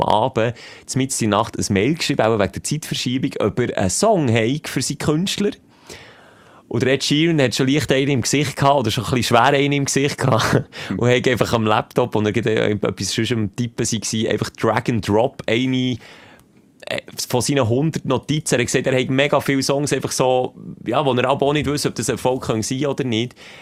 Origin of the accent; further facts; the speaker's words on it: Greece; German is a second language; ich bin ein Grieche aus Griechenland.